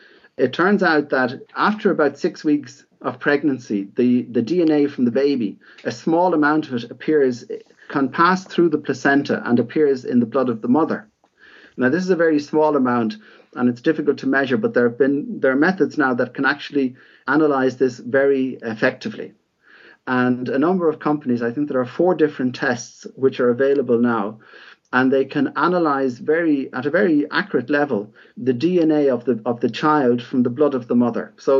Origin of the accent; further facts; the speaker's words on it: Dublin, Leinster, Ireland; also born or lived in Germany / London; I was born in Dublin, and I grew up there and studied medicine in Dublin, and qualified a long time ago now, 1983, and worked then in Dublin for a year initially, and moved then to Germany, then back to Ireland.